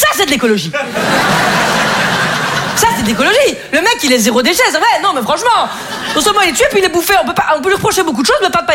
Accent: Belgium; je suis contre le réchauffement climatique, mais c'est facile parce que je suis belge, vous voyez.

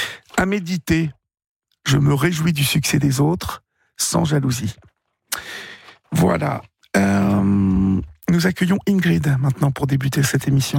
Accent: Normandy, France; moi, je suis normand et plutôt branché viking.

